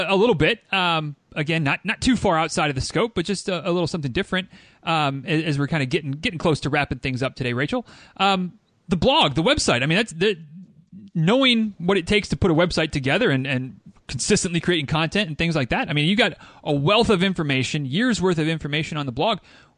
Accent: Michigan, United States; I grew up in Northern Michigan on the coast of Lake Michigan.

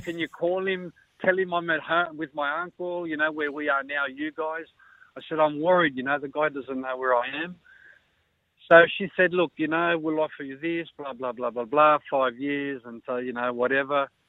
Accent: Australia; I said, oh, tell him, I don't care, I'm an Aussie, I'll be fine, don't worry.

